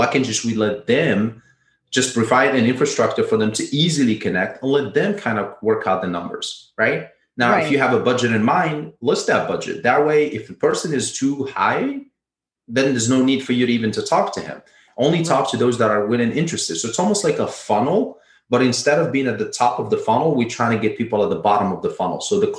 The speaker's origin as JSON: {"language": "English", "region": "Rabat-Salé-Kénitra", "country": "Morocco", "tie": "born or raised there", "said": "Uber was something that we grew up in Morocco because we didn't have too many taxis. So what happened is you get someone commuting from his job to his home, which I happen to live in the capital, and the next city was Saleh, which most people they commute from."}